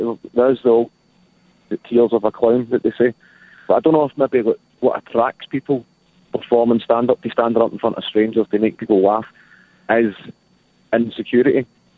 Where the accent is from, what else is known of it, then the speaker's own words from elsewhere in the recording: New Zealand; New Zealand, so he's from the same hometown as me.